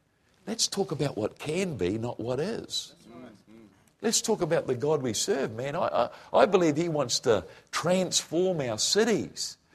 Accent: Croatia; Serb, and so I'm a Croat, okay, my mother is a Croat

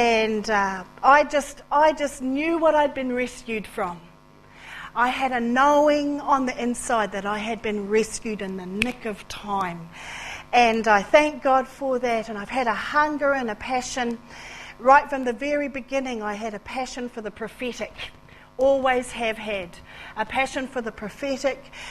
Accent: Matata, Bay of Plenty, New Zealand; But I'm originally from the Bay of Plenty as well. In fact, I was born and bred in Matata, just up the way a little bit here, and spent a good percentage of my working life in Whakatane. And I am part Māori

